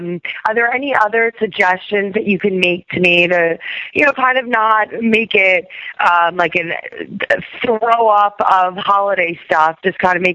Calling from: Roslyn, New York, United States; I'm calling from Roslyn, New York.

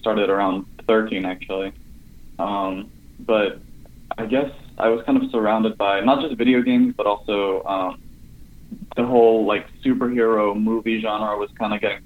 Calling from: Queens, New York, United States

